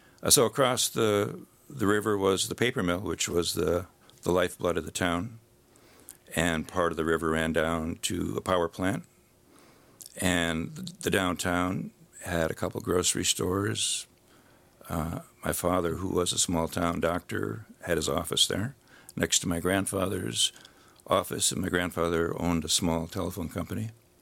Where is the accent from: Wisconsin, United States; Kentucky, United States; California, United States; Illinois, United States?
Wisconsin, United States; Mosinee; Well, Bridgerton, in a sense, is modeled after my hometown of Mosinee.